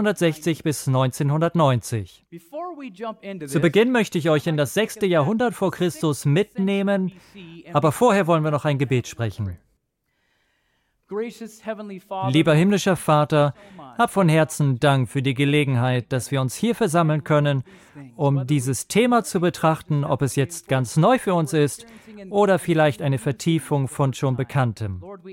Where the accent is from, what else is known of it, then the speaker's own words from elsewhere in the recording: United States; Und ich bin Amerikaner.